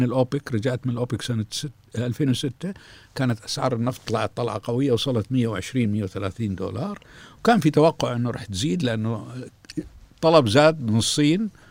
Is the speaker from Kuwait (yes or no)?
yes; Kuwait; إحنا كان عندنا بالكويت